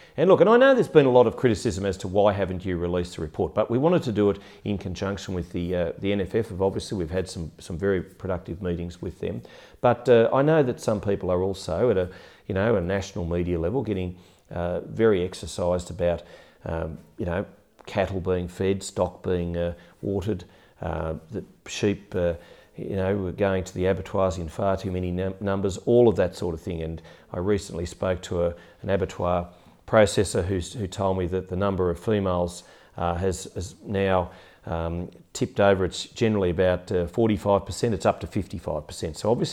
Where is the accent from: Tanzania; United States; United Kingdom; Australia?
Australia; Wagga Wagga, New South Wales; I'm from Wagga Wagga and of course the Riverina, right up to Parkes and Forbes